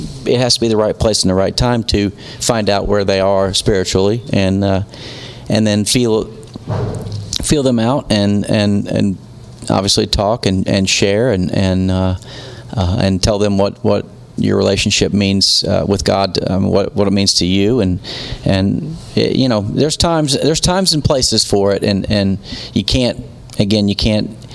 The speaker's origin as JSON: {"language": "English", "town": "Bedford", "region": "Indiana", "country": "United States", "tie": "born or raised there", "said": "I grew up in Bedford, Indiana"}